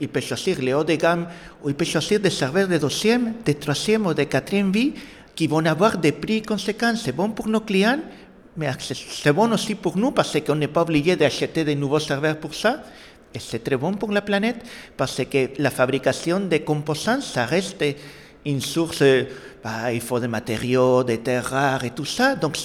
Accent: Spain; French is a second language; also born or lived in Brittany; Le petit accent que vous arriverez à percevoir vient du fait que je suis espagnol, mais j'ai passé la moitié de ma vie en Bretagne.

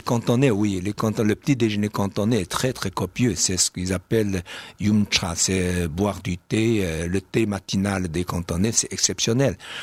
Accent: Shanghai, China; Non, je ne suis pas si chauvin que ça, je suis de Shanghai

